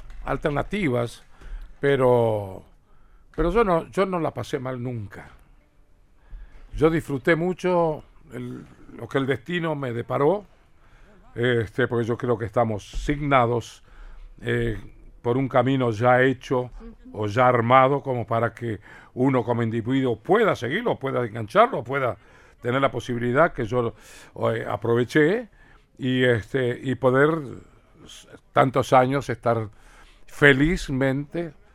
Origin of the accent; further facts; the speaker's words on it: Rosario, Santa Fe, Argentina; also born or lived in Sunchales / Rafaela; yo nací aquí en Rosario, pero mi mamá no podía cuidarme, así que me entregó a mis abuelos, que vivían en Sunchales, y bueno, después de ahí tuve un tiempito en Rafaela y ya me vine para Rosario